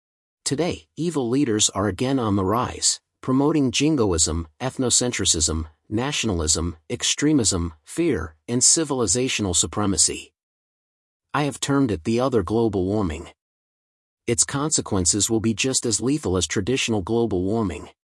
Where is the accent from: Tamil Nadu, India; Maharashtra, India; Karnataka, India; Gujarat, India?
Maharashtra, India; Mumbai; This signboard was prominently displayed at the Churchgate Rail Terminal in Mumbai, India, my hometown.